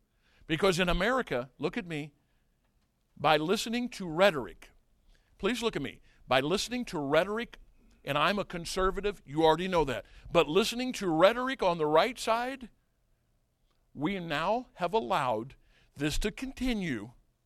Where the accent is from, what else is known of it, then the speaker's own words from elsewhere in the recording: St. Louis, Missouri, United States; I grew up in St. Louis area.